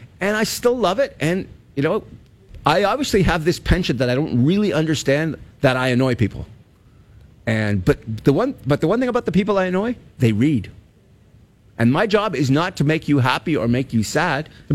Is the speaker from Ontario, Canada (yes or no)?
no; Alberta, Canada; And I grew up in Alberta.